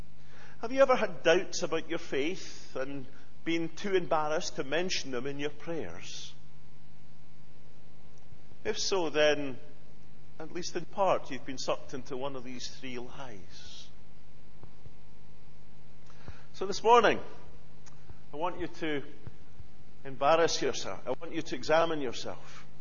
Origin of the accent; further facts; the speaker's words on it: Scotland, United Kingdom; I know it's partly because we're Scottish and we don't talk about these kind of things very much, especially if we're men.